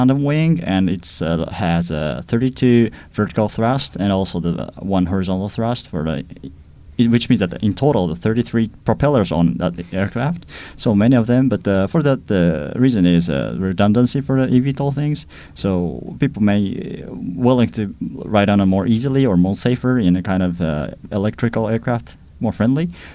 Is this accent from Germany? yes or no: no; Japan; English is a second language; I'm came from Japan.